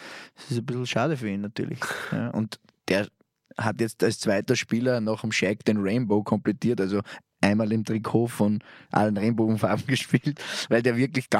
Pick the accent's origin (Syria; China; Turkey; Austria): Austria; weil ich bin Österreicher und wir sind die Besten. Wir haben die besten Berg zum Skifahren, wir haben die besten Skigebiete